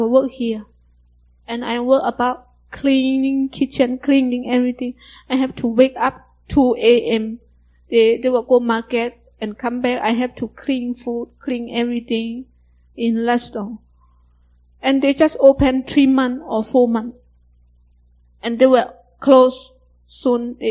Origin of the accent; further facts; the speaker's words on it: Myanmar; English is a second language; Oh, I'm from Myanmar too.